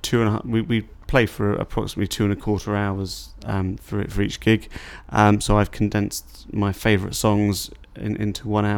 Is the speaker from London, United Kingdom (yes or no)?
no; Norwich, East of England, United Kingdom; my date of birth is 23rd of May 1970 and I'm from Norwich.